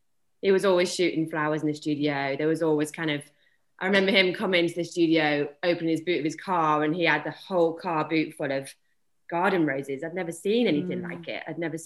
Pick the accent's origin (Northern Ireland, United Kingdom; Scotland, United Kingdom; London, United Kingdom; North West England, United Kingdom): North West England, United Kingdom; You know, I had a lovely garden. I grew up in the Northwest.